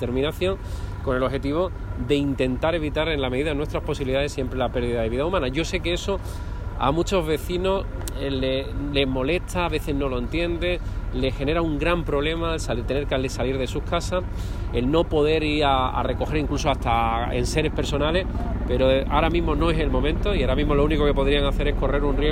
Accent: Málaga, Andalusia, Spain; en una zona tan valorada y querida como la que estamos viendo y la que conocemos muchos de los que somos malagueños.

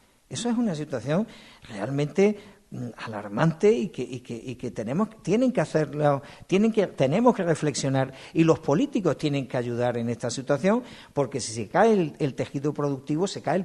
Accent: Benalmádena, Andalusia, Spain; 2 somos de Benalmádena, tanto Rosa como yo.

